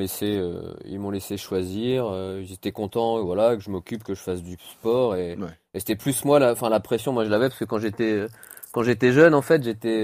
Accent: Nancy, Grand Est, France; Et moi, j'ai commencé sur un open chez moi à Nancy.

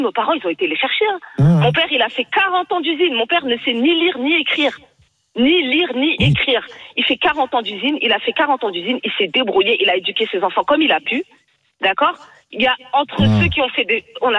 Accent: Mantes-la-Jolie, Île-de-France, France; j'ai 40 ans, je vais avoir 40 ans aujourd'hui. Pourquoi aujourd'hui, j'ai grandi à Mantes-la-Jolie?

